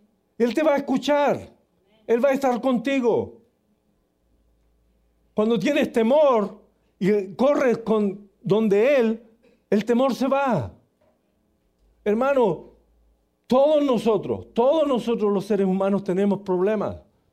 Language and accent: Spanish; Chile; En mi país tenemos, en Chile tenemos un porcentaje grandísimo de evangélicos.